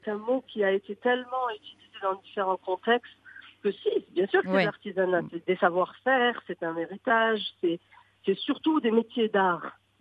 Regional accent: Morocco; je suis marocaine

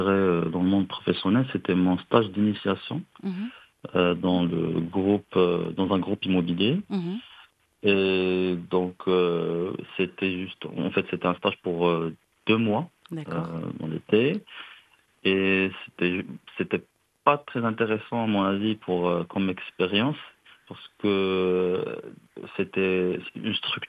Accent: Meknes, Fès-Meknès, Morocco; J'ai demandé en fait de rester à Casa parce que moi je suis originaire de Meknès.

